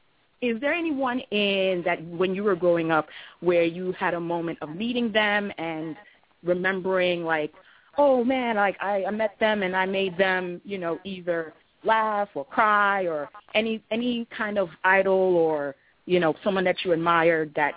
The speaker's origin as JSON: {"language": "English", "region": "New York", "country": "United States", "said": "because I'm from New York, I busted my ankle."}